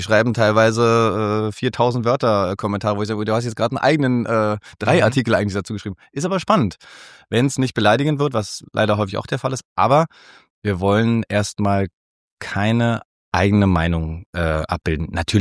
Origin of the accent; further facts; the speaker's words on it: Berlin, Germany; also born or lived in Brandenburg, Germany; ich bin zwar in Brandenburg geboren, aber ich lebe mein ganzes Leben schon in Berlin mit so ein paar Abstechern nach Hamburg und Düsseldorf und Karlsruhe.